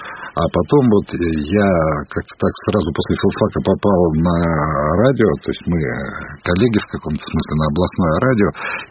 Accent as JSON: {"language": "Russian", "town": "Angarsk", "region": "Irkutsk Oblast", "country": "Russia", "said": "Ну да, я причем такой сибиряк-то с корнями очень давними-дальними."}